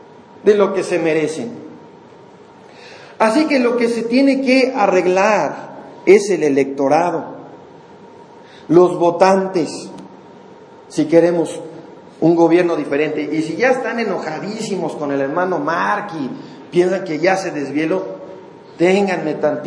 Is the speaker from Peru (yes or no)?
no; Mexico; como ciudadanos, como mexicanos